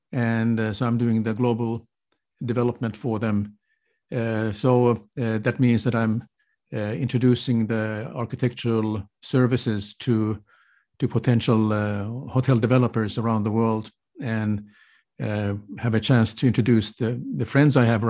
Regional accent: Helsinki, Uusimaa, Finland; English is a second language; Yes, well, I'm from Helsinki, Finland

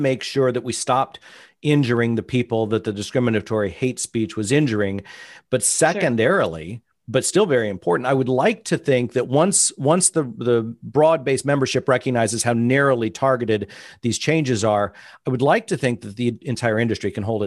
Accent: Illinois, United States; I'm from the cornfields of Central Illinois. I'm not from Chicago. I'm 130 miles away.

